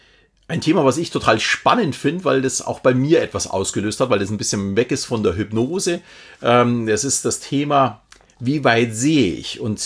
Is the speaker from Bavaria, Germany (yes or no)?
yes; Munich, Bavaria, Germany; Also ich kenne mich zum Beispiel hier jetzt als Münchner in Bayern recht gut aus